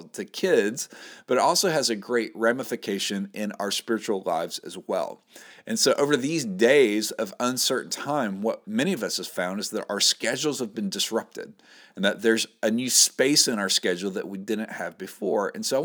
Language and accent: English; Mississippi, United States; Now, many of you know that I grew up in Mississippi, and there's a lot of Mississippi sayings that are so funny